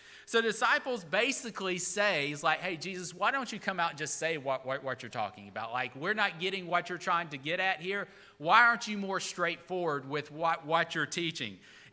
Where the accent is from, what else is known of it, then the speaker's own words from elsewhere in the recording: Alabama, United States; Listen, I grew up in Alabama. We defend our players like crazy in college football.